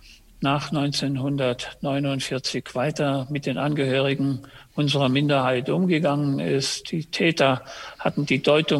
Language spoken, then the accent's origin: German; Heidelberg, Baden-Württemberg, Germany; born there; Wir wohnten zum Beispiel in Mannheim. Mannheim, das ist hier in der Nähe von Heidelberg. Ich bin ja in Heidelberg geboren.